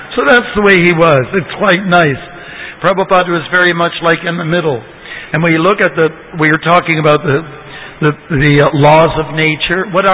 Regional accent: Ontario, Canada; I remember growing up in Canada, very close to a place called Uncle Tom's Cabin

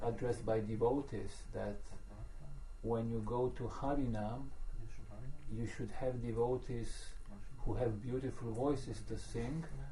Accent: Split, Split-Dalmatia County, Croatia; I'm from Split.

